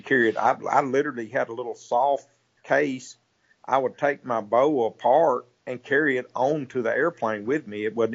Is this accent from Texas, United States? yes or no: yes; Texas, United States; But growing up in East Texas, I was probably 16 or 17 before I ever left my home county.